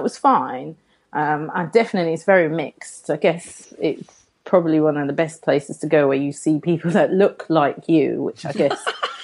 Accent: London, United Kingdom; also born or lived in Eket, Nigeria; I was born in Nigeria in a small town called Eket. And then I came over here when I was a child and growing up in West London.

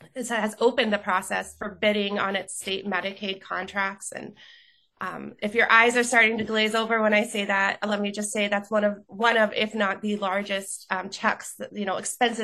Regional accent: Atlanta, Georgia, United States; I grew up in Atlanta, so the whole world and layout of hospitals has changed a lot.

